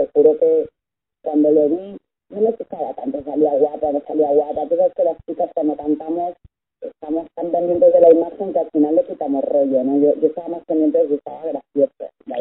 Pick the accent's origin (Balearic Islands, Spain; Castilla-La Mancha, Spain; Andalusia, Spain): Balearic Islands, Spain; now in Madrid, Spain; Yo que soy de Mallorca, pues mira, para salir de la isla lo que tardé en la península, ¿no?